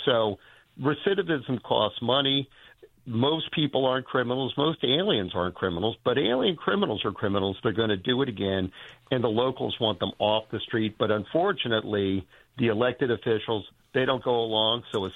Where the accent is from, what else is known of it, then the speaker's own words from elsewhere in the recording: Baltimore, Maryland, United States; we got plenty in my hometown of Baltimore. We could send them.